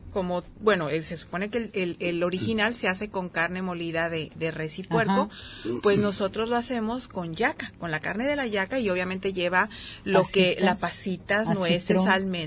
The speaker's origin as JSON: {"language": "Spanish", "town": "Guadalajara", "region": "Jalisco", "country": "Mexico", "tie": "born there", "lives_now": "Puerto Vallarta, Mexico", "said": "yo nací en Guadalajara, pero yo tengo aquí 45 años"}